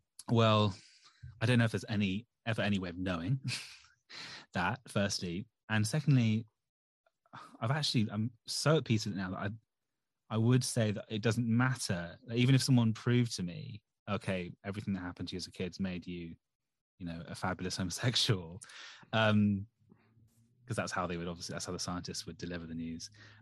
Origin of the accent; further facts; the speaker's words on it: United Kingdom; I'm a Brit. That's the only benefit for living in this godforsaken island.